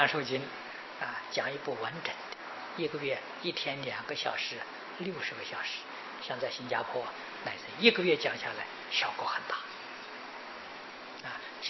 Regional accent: China; 亚特兰大那个地方我们中国人很多啊

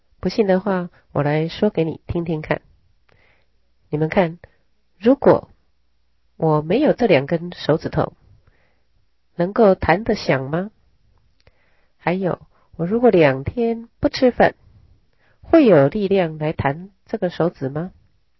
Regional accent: Taiwan; 譬如像我们台湾因为任意砍伐树木

